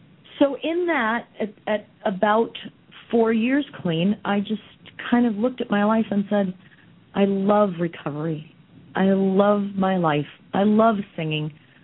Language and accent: English; New York City, New York, United States; Well, I grew up in New York City, and I started in theater school and singing and performing in second grade